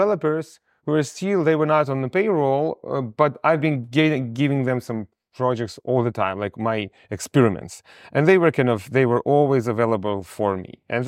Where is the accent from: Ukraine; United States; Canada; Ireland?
Ukraine; Odesa, Odesa Oblast; So at that time, I was in Odessa, Ukraine, my hometown, but since I was 18, I was trying different businesses.